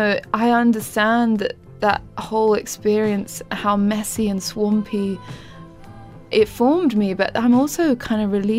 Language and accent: English; London, United Kingdom; when I was growing up in Camberwell and I was starting to become interested in music, there was a huge South London music scene.